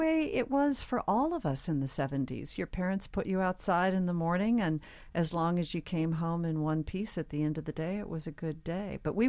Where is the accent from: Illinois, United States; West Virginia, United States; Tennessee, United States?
Tennessee, United States; When I was growing up in Tennessee, when I was a kid, we lived in the country